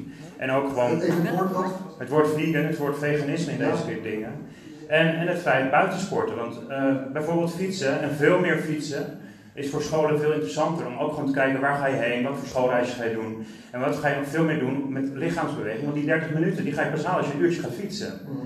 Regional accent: Alkmaar, North Holland, Netherlands; uit Alkmaar van ….online.

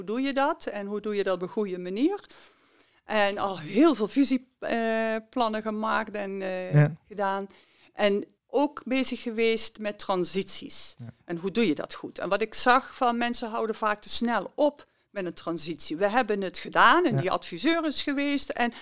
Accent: Limburg, Netherlands; now in Amsterdam, Netherlands; Ja, ik ben dus uit Limburgse, maar dat hoor je wel. Ja. En bij de West-Friese gewerkt met veel plezier, woon in Amsterdam.

